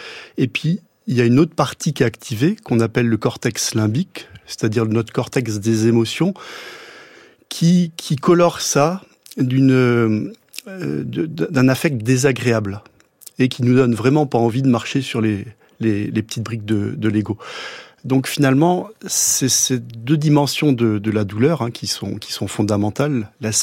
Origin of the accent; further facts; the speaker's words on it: Marseille, Provence-Alpes-Côte d'Azur, France; Moi, je viens de Marseille. À Marseille, on a la garrigue l'été qui s'enflamme très très rapidement quand on y jette un mégot.